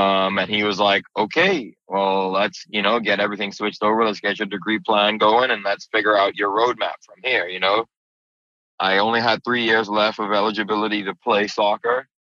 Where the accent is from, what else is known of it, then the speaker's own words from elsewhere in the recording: Bahamas; You know, I grew up in the Bahamas. I grew up going outside, gardening with grandma and grandpa.